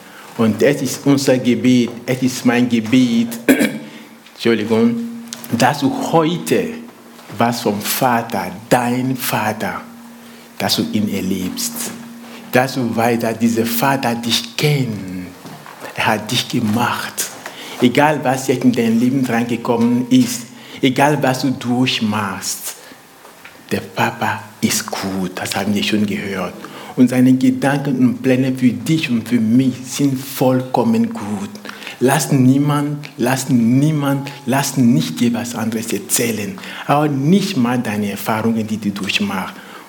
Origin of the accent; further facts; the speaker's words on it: Togo; now in Köndringen, Germany; Wir sind aus Togo, aus Westafrika. … Gott hat uns mit 3 Kindern gesegnet, 13, 12 und 5. Und wir wohnen zurzeit in Köndringen, nicht weit weg von hier.